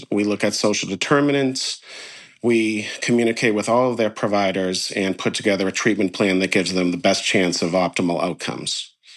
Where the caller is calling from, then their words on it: Gloucester, Massachusetts, United States; I am calling you from rainy Gloucester, Massachusetts.